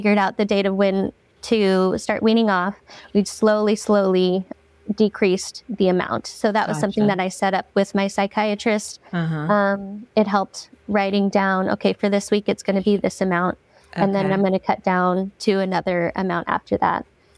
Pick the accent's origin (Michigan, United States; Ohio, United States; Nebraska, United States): Nebraska, United States; Omaha; I am born and raised in Omaha, Nebraska.